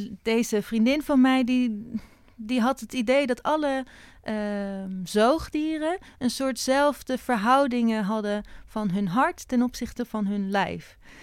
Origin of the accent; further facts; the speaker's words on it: Haarlem, North Holland, Netherlands; Ik ben in Haarlem opgegroeid.